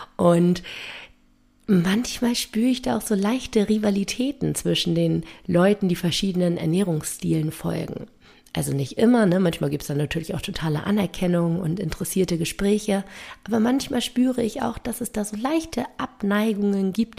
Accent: Berlin, Germany; wie einige von euch eventuell wissen, komme ich aus Berlin.

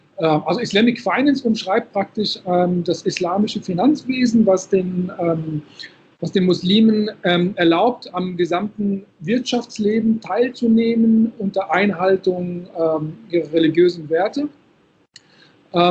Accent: Morocco; wie jetzt Marokko, wo ich herkomme

